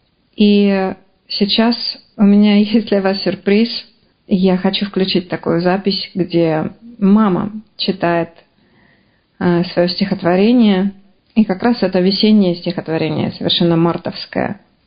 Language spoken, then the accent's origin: Russian; Irkutsk, Irkutsk Oblast, Russia; И я очень рада, что у меня до сих пор возникает такого рода знакомства в моем родном городе.